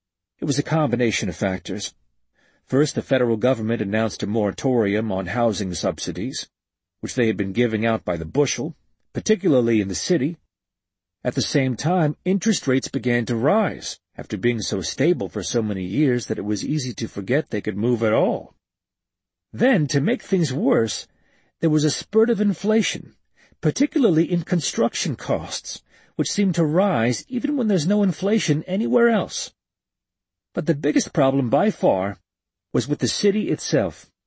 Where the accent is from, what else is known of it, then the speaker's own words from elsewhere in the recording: Queens, New York, United States; Because I grew up in Queens, I believed, perhaps to an irrational degree, that Manhattan was always going to be the best place to live